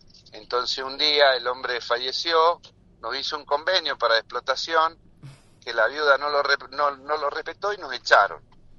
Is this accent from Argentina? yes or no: yes; El Bolsón, Río Negro, Argentina; born or raised there; also born or lived in San Rafael, Mendoza; now in Bariloche, Argentina